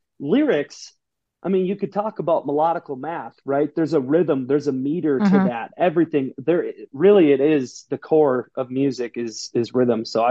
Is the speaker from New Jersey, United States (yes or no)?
no; North Dakota, United States; You know, I grew up in North Dakota in a cattle ranching buck and bull family.